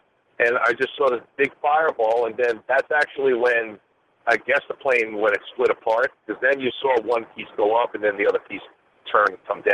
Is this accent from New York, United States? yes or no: yes; New York, United States; I'm originally from New York.